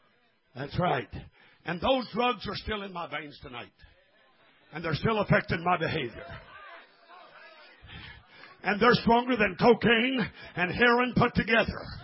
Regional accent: Missouri, United States; You know, they used to ask on Camel X in St. Louis when I was raised in Missouri

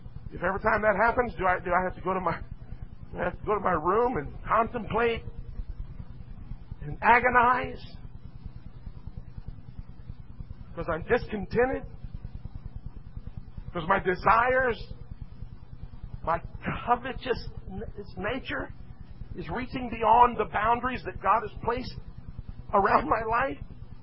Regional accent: Kansas City, Missouri, United States; born there; I was born in Kansas City. Some of you know that.

